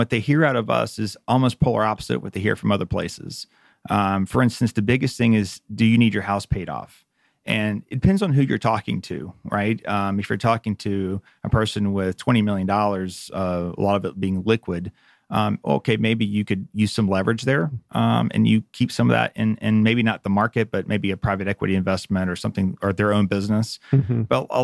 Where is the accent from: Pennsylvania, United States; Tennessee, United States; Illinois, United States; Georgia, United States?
Georgia, United States; Marietta; Right, I'm a local guy, right? So I grew up in Marietta.